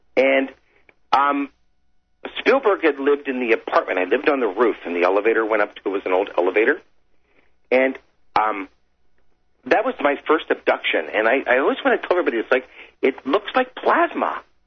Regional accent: Greenbelt, Maryland, United States; I grew up in Greenbelt, Maryland. I don't know if you know where Greenbelt is, right across the street from NASA.

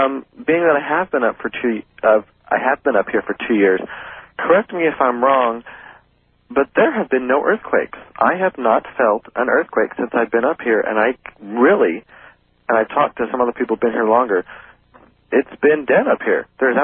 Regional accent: Las Vegas, Nevada, United States; now in San Francisco, United States; I was born and raised in Las Vegas. I've been up here for 2 years now, and I'm complaining when it's 80 in San Francisco.

